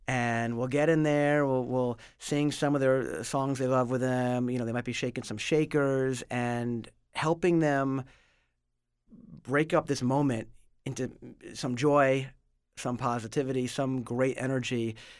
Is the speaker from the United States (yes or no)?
yes; New York City, New York, United States; which I grew up in New York City